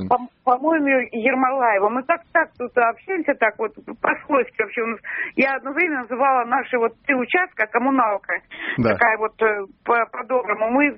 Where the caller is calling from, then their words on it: Leningrad Oblast, Russia; я из Ленинградской области звоню вам.